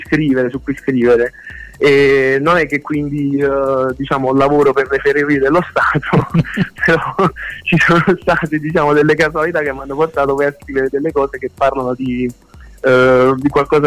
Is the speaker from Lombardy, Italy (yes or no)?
no; Naples, Campania, Italy; now in Tortona, Italy; io sono napoletano, però vivo a Tortona, in provincia di Alessandria, ormai da un po' di anni per lavoro